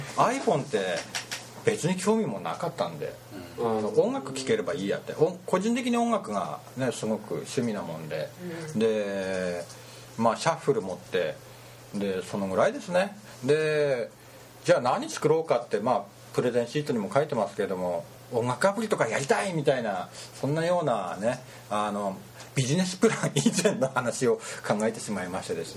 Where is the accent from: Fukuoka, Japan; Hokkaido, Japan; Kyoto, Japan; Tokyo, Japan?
Hokkaido, Japan; Hakodate; 私函館生まれの函館育ちで函館大好きなんで、もちろん若い時は東京だとかで仕事はしてたんですけども